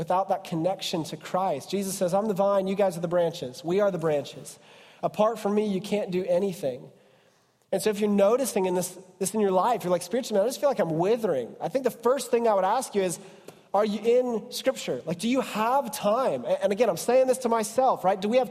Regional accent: Ohio, United States; I grew up on Panther Creek. It's in western Ohio

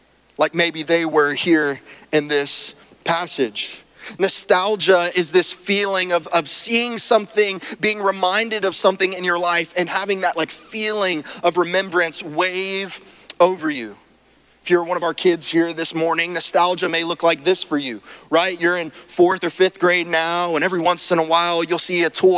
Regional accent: Brandon, Mississippi, United States; I'm from Mississippi, a place called Brandon, Mississippi.

